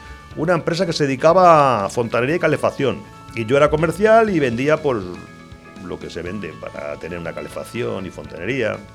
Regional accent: Madrid, Community of Madrid, Spain; born there; En Madrid.

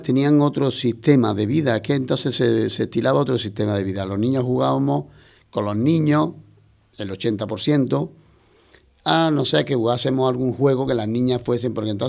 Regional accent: Andalusia, Spain; Mis canciones preferidas, por supuesto, son flamencos, como buen andaluz

